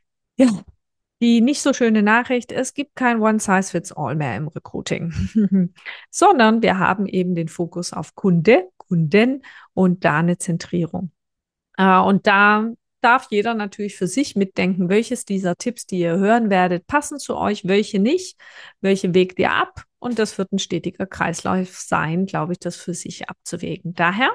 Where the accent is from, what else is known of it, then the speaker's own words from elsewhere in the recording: Baden-Württemberg, Germany; accent: Swabian; Ich rede bemüht Hochdeutsch, komme aber aus schwäbischen Wurzeln. Deswegen werdet ihr das Schwäbisch hören